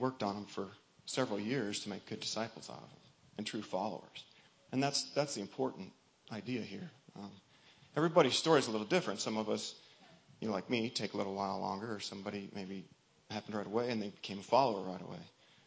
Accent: United States; You know, I'm an American, and I go to church once in a while with family

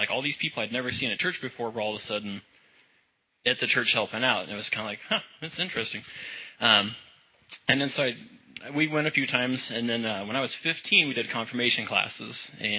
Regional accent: Halsey, Nebraska, United States; But I grew up in Halsey, Nebraska. Anybody know where that is? Yeah, it's a beautiful place.

